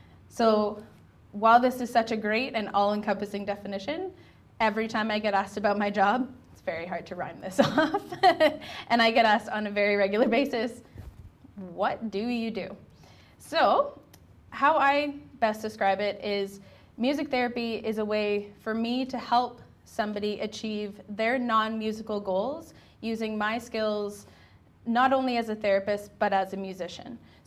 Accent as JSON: {"language": "English", "town": "Cobourg", "region": "Ontario", "country": "Canada", "tie": "born or raised there", "said": "So I was born and raised here in Cobourg."}